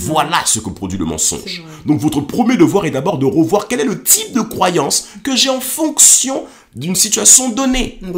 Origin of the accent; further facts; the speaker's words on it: Paris, Île-de-France, France; À l'âge de 15 ans, je rentre en seconde, en seconde générale à Rennes, en Bretagne. À la base, je suis parisien